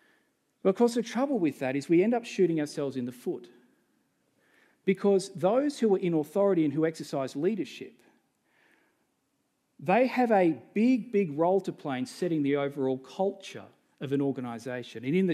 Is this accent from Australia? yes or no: yes; Australia; as an Australian, I kind of balk at that, because there is part of me that doesn't like authority as an Aussie. And I'm a little embarrassed that as a Christian leader